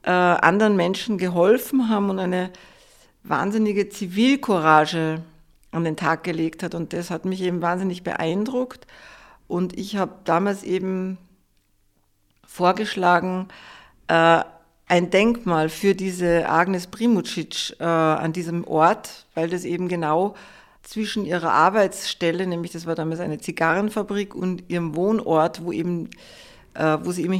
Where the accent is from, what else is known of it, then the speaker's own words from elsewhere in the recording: Salzburg, Austria; now in Berlin, Germany; meine Familie ist aus dem Salzkammergut, aus dem Salzburger Teil vom Salzkammergut ursprünglich, und ich bin in Salzburg aufgewachsen, aber ich lebe zurzeit oder eigentlich schon seit langer Zeit eben in Berlin.